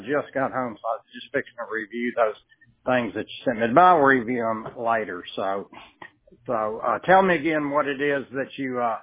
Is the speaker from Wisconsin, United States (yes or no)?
no; Athens, Texas, United States; Can they do it by radius of my hometown here?